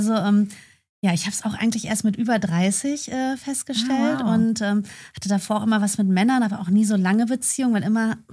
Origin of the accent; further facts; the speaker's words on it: Enger, North Rhine-Westphalia, Germany; Ich komme aus Enge in der Nähe von Bielefeld.